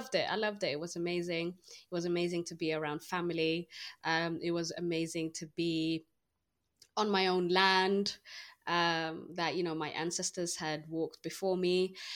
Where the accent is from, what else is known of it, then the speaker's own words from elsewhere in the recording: Oromia, Ethiopia; And, you know, obviously the question came up of, you know, where are you from? And I said that I'm Oromo.